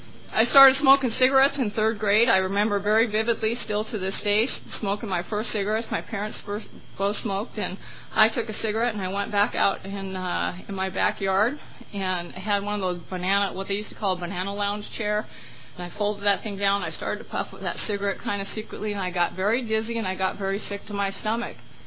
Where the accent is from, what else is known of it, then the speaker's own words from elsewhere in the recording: Redondo Beach, California, United States; I grew up in Redondo Beach. I was born and raised there.